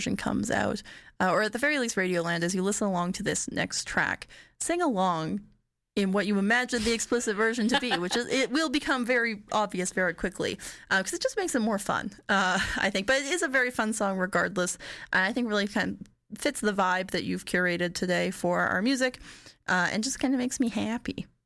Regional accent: Calgary, Alberta, Canada; And so a big shout out to my hometown station, CJSW, for letting me pop on into the studios here and make the radio for all of you to enjoy.

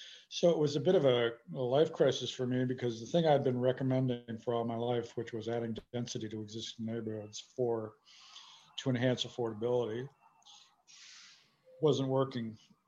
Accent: United States; I'm from the United States, as you mentioned.

